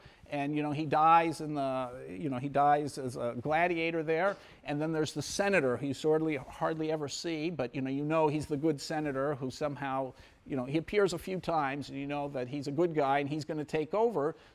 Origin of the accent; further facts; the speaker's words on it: Urbana, Illinois, United States; I grew up in Urbana, Illinois, and I used to go to these livestock auctions